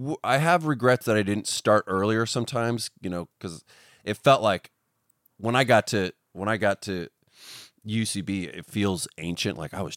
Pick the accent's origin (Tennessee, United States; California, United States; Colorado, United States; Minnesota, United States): California, United States; I'm from Northern California.